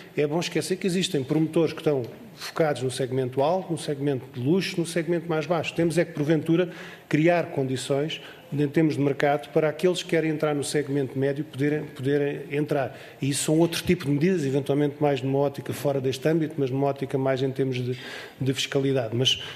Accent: Portugal; nós somos portugueses

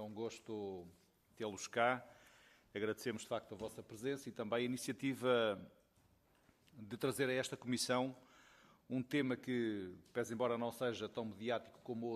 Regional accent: Bragança, Norte, Portugal; Eu sou de Bragança, temos uma escola superior agrária

